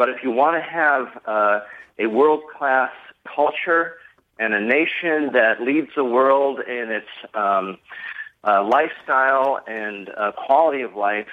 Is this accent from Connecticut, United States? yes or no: yes; Connecticut, United States; I'm originally from Connecticut, and sometime years ago in the 70s and the 80s, the Mianus River Bridge collapsed on I-95, Interstate 95 in Greenwich, Connecticut.